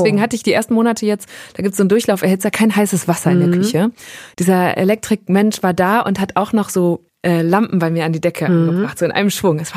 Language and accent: German; North Rhine-Westphalia, Germany; Als ich ausgezogen bin aus meiner Heimat im Münsterland